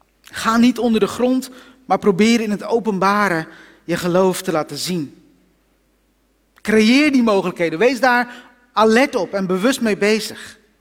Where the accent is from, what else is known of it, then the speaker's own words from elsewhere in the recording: Netherlands; als Hollanders zijn we dan soms een beetje zo'n soort uberbescheiden